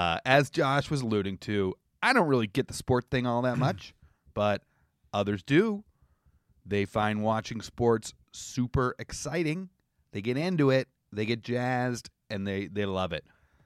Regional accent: Canada; I'm an Irish-Canadian version of you.

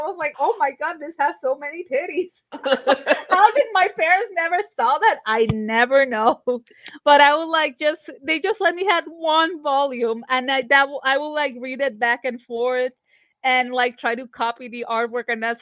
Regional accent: Barranquilla, Atlántico, Colombia; I actually grew up in Colombia, the country, the one that the Disney movie's based in Encanto from. I grew up in Barranquilla

